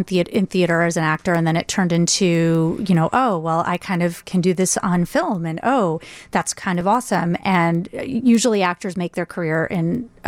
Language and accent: English; Chicago, Illinois, United States; also born or lived in Michigan; I'm a Chicago girl, yep.